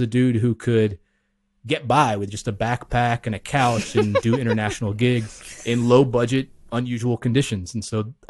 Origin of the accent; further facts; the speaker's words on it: the South, United States; I grew up in the South here in the U.S. And as a kid, I felt like I was always looking for a way to fit in.